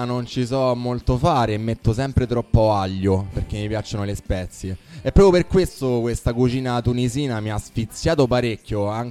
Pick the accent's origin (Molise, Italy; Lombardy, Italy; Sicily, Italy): Molise, Italy; Tradizione è il Molise, il freddo, il mio paesino sperduto e ridente collinare a 584 metri sul livello del mare